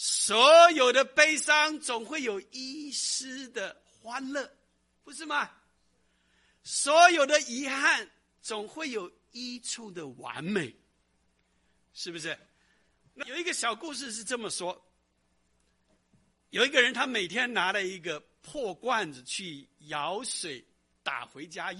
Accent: China; 虽然我们中国人说鲤鱼跃龙门，但是我们是鲑鱼逆流而上

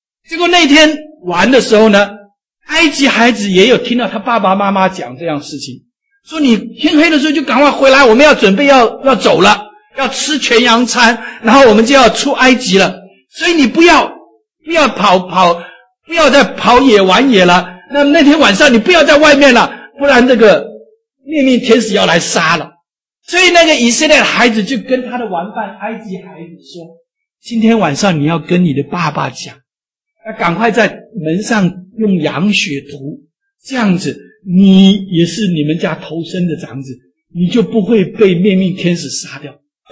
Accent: China; 我们中国人也是一样，当我们的过春节的时候

